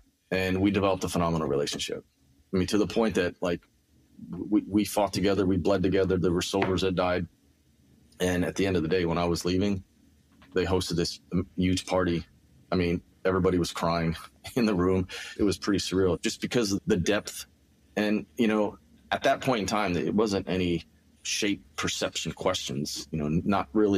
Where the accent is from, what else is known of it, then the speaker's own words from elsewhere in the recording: United States; I'm an American. I get it.